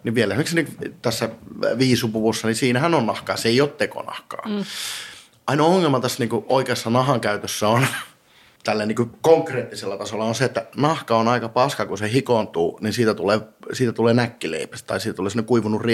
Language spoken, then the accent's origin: Finnish; Rovaniemi, Lapland, Finland; kun Lappi on Lappi, Rovaniemi on Rovaniemi ja minä olen rovaniemeläinen ja me olemme Suomessa